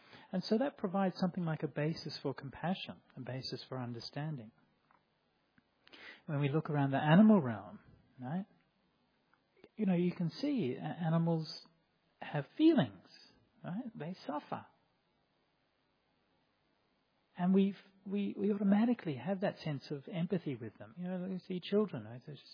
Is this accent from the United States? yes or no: no; Perth, Western Australia, Australia; come from an Asian background. Now, probably you won't remember this, most of you, but I grew up in Perth in the 1980s